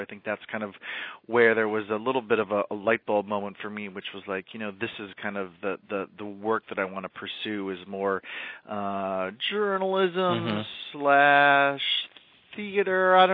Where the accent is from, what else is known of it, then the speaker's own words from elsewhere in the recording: North Olmsted, Ohio, United States; Technically, I'm from North Olmsted, so I'm a West Sider.